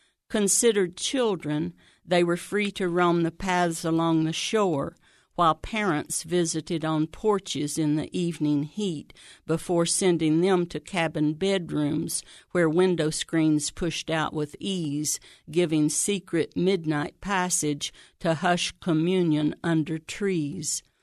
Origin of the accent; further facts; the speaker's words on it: Xenia, Ohio, United States; I'm from Xenia.